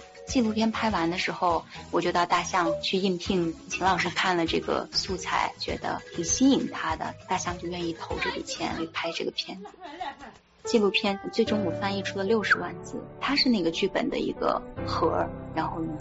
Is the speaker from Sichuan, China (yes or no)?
no; Shaya, Xinjiang, China; 我的家乡沙养是塔克拉玛干面积的10%。